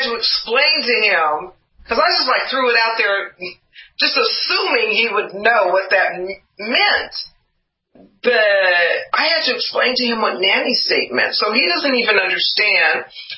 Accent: Los Angeles, California, United States; I'm this girl from the ghetto. I come from South Central.

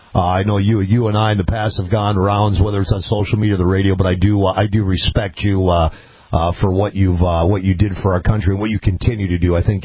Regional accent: Hibbing, Minnesota, United States; He played at the St. Louis County Fair, worked at the radio station. This is my hometown years ago.

